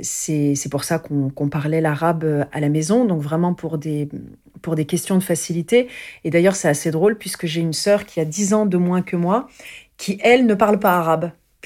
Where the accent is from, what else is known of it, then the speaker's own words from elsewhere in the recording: France; born there; en France, même si j'étais née en France et que c'était le droit du sol, je sentais bien que j'étais différente, hein, et que j'étais ramenée à mon origine.